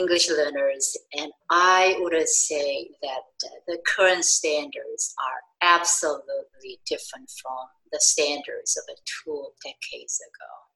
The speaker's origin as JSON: {"language": "English", "region": "New York", "country": "United States", "said": "I am a New Yorker, so I also get involved in various organizations, including the New York State Education Department"}